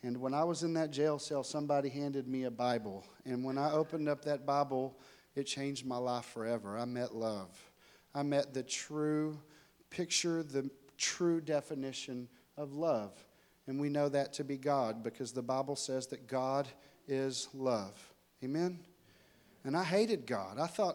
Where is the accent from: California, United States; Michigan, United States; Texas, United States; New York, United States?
Texas, United States; Dallas; accent: Texas; And I'm from Dallas, Texas, if you can't tell by the accent. So I travel all around, so I may have lost some of it, but I'm from Dallas, Texas.